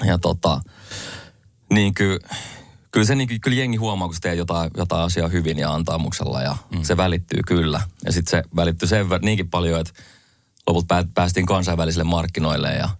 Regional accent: Sipoo, Uusimaa, Finland; also born or lived in Savonlinna; mä synnyin Savonlinnassa 92 ja siellä asuin 7-vuotiaaksi asti ja muutettiin stadia sitten vajan duunien perässä. Mm. Mä olin 7 ja menin kouluun. Mä asuttiin tuossa Sipoossa, mikä on nykyään Helsinkiä, mutta silloin oli Sipoota ja kävin ala-asteen siellä ja sitten yläasteen Vartiokylässä

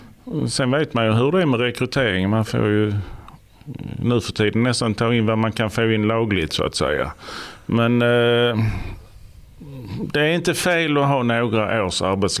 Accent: Ystad, Skåne, Sweden; now in Sjöbo, Sweden; Jag är född och uppvuxen i Ystad.

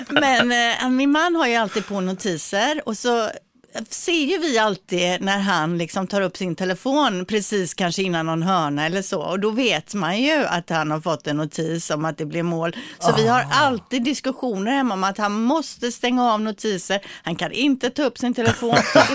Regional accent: Gothenburg, Västra Götaland County, Sweden; Och som göteborgare liksom, när det regnar snett underifrån

